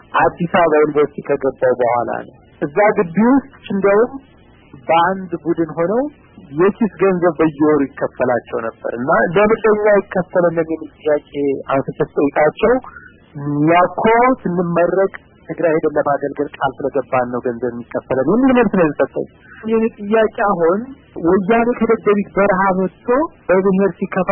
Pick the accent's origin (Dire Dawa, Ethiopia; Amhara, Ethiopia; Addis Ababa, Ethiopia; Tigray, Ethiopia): Amhara, Ethiopia; Gondar; እኔ ከጎንደር አካባቢ ተወልጄ ያደኩ ወጣት ነኝ።